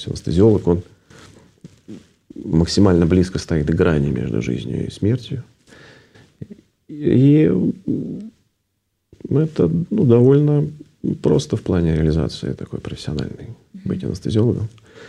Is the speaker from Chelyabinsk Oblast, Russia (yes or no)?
no; Voronezh, Voronezh Oblast, Russia; born there; Я родился в Воронеже и закончил Воронежскую академию медицинскую еще тогда.